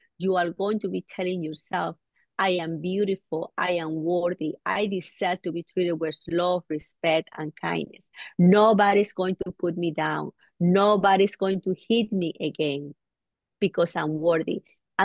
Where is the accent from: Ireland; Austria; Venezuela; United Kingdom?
Venezuela; now in United States; I am original from Venezuela. I grew up with my beloved grandparents.